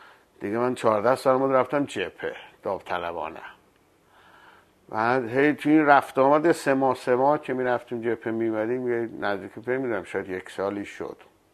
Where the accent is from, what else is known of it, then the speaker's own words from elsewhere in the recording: Jolfa, East Azerbaijan, Iran; born there; من در حقیقت در جلفا به دنیا اومدم. من جلفا یه شهر مرزیه